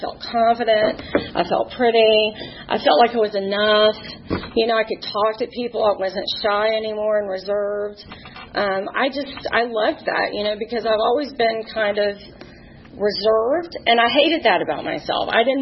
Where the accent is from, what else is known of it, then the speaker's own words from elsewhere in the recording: Atlanta, Georgia, United States; I'm born and raised in Atlanta. I have one younger brother who's 5 years younger than me.